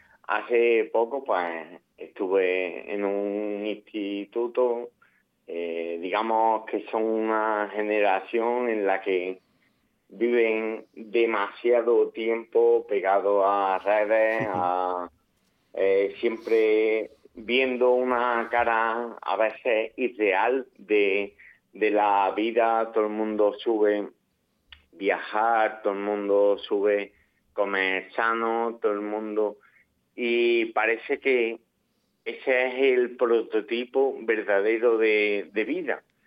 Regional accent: Andalusia, Spain; Para mí siempre un 28 de febrero, como buen andaluz, es un día importante.

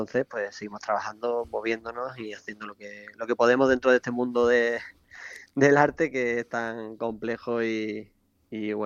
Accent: Los Corrales, Andalusia, Spain; also born or lived in Seville / Barcelona / Paris; now in Aracena, Spain; soy de Los Corrales, ahí a poquitos kilómetros de Osuna, uh-huh. Aunque hice el bachillerato, de hecho, en Osuna también. Luego me mudé a Sevilla y seguidamente en Barcelona. También he estado casi 3 años en París y me mudé hace poco de nuevo

